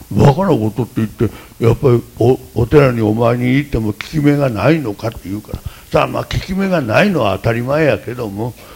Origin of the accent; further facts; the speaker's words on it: Osaka, Japan; accent: Osaka dialect; まあ、おふくろは大阪弁ですね。私も大阪弁で、私バイリンガルなんです。東京弁と両方喋れるんでバイリンガルなんですが